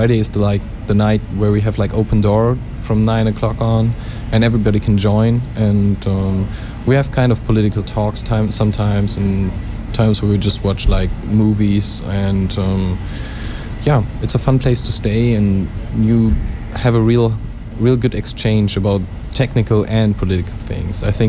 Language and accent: English; Bonn, North Rhine-Westphalia, Germany; Yeah, I'm from Bonn, right.